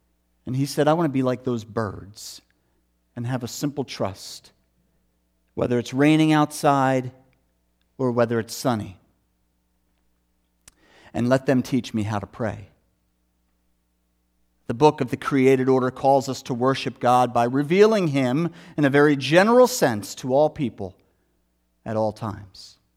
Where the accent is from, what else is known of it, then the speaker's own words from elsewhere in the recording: Pennsylvania, United States; I grew up outside of Philadelphia. We would go down to the southern Jersey Shore for vacation.